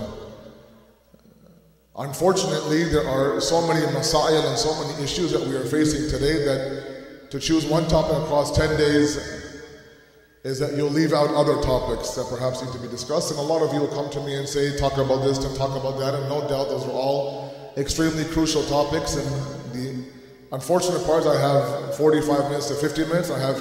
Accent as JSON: {"language": "English", "town": "Toronto", "region": "Ontario", "country": "Canada", "tie": "born or raised there", "said": "growing up in Toronto, I belonged to a typical in the Pakistani community like many of you"}